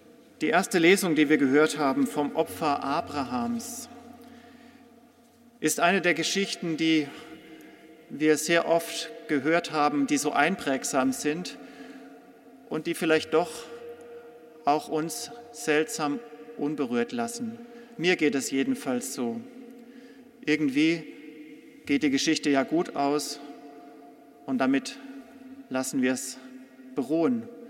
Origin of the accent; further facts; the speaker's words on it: Freiburg, Baden-Württemberg, Germany; Ich komme aus Freiburg